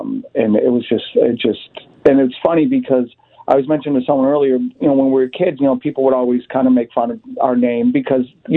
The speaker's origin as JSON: {"language": "English", "town": "Boston", "region": "Massachusetts", "country": "United States", "said": "Yep. No, we're from Dorchester, from Boston."}